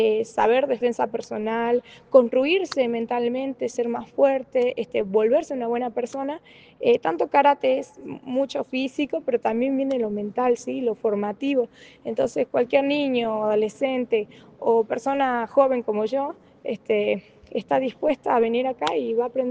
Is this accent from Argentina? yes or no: yes; Perico, Jujuy, Argentina; Soy la primera de Perico, soy la primera.